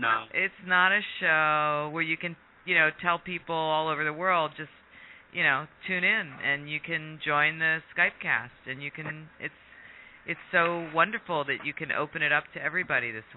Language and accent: English; United States; it's certainly very American, and I'm an American, too.